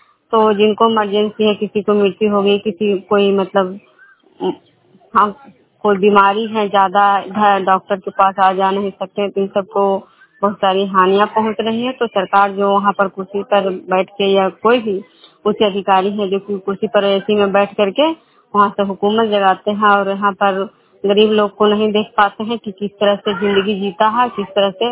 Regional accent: Vishnupur, Bihar, India; मैं बिष्णुपुर ग्राम खैर पंचायत नालंदा जिला नगर मुक्ता प्रखंड के निवासी हूँ।

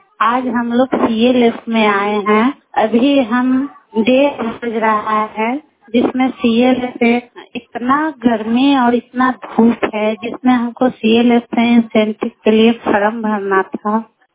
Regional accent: Sinhpura, India; और मैं सिंहपुरा पंचायत की रहने वाली हूँ।

